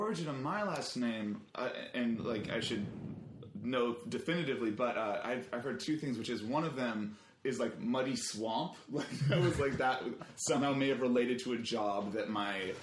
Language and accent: English; Sherman Oaks, California, United States; I grew up in the Valley, so I was kind of right between the two of them.